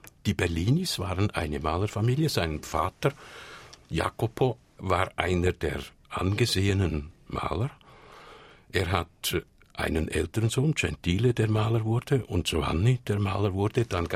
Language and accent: German; Kriens, Lucerne, Switzerland; Ich komme von Luzern. Ich bin in Kriens aufgewachsen.